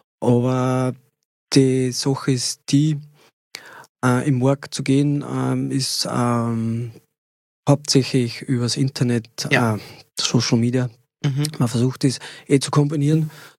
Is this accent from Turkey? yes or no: no; Lower Austria, Austria; Ja, es gibt die rote Pichelbirne ist bei uns im Mostviertel die Glätzenbirne.